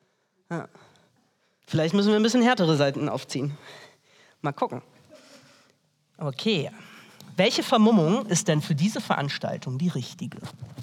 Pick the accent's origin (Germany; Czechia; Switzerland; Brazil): Germany; Lower Saxony; Ich komme aus Niedersachsen.